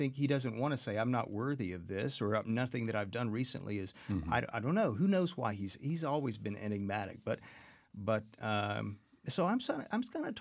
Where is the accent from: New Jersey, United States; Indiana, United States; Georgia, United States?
Georgia, United States; My dad turned me on to Texas. I grew up in Georgia.